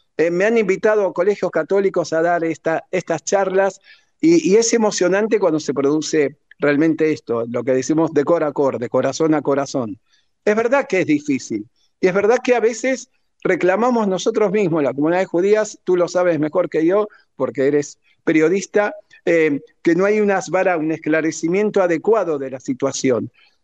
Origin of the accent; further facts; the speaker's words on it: Catalonia, Spain; also born or lived in Argentina; soy español, nacido en Argentina, catalán, de religión judía, y soy de este país, de este lugar, de esta comunidad